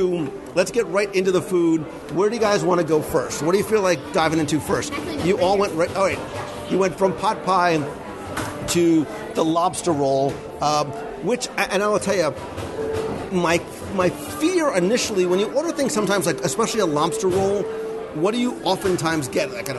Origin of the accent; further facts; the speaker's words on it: Northeast, United States; So we come from the Northeast, right? Where we come and, you know, you grew up like in a seaside town. So seafood and lobster was very much a part of what we ate all the time.